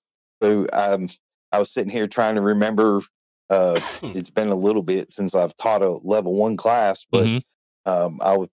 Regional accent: Massachusetts, United States; moved away; So, originally I'm from Massachusetts

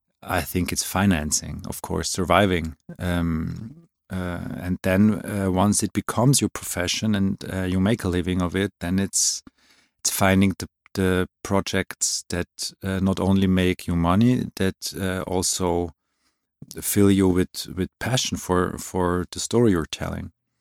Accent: Switzerland; moved away as an adult; now in Germany; I'm born and raised in Switzerland.

